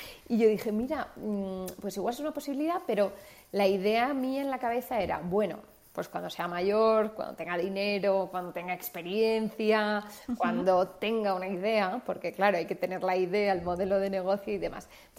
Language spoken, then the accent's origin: Spanish; Madrid, Community of Madrid, Spain; soy de Madrid, tengo ahora 35 años